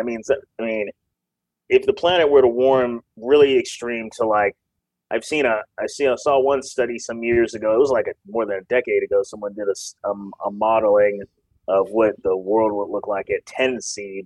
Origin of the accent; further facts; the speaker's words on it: Seattle, Washington, United States; I didn't have air conditioning growing up in Seattle either.